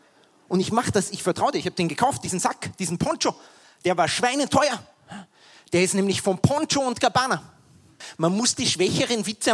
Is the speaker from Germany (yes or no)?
no; Austria; Man sagt bei uns in Österreich, das Einzige, was schlimmer ist, als wenn niemand klatscht, ist, wenn einer klatscht.